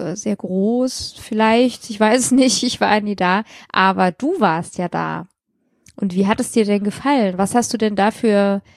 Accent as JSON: {"language": "German", "region": "Bavaria", "country": "Germany", "said": "Ja, ich sag natürlich China, ich komme ja auch aus Bayern."}